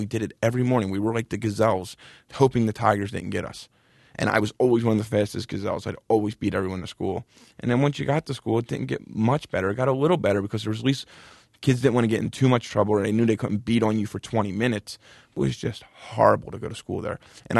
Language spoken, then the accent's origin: English; Philadelphia, Pennsylvania, United States; born or raised there